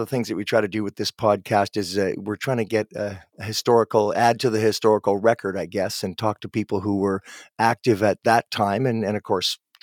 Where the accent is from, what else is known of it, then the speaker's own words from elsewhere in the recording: Guelph, Ontario, Canada; born there; And I'm from Guelph. I was born in Guelph.